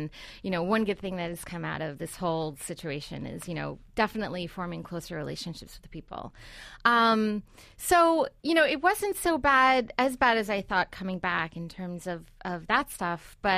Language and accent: English; United States; And I felt embarrassed as an American. I love my country